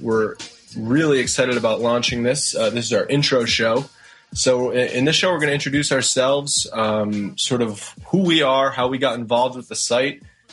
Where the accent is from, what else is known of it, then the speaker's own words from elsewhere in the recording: Rhode Island, United States; now in Boston, United States; I grew up in Rhode Island, and actually right now I live in Boston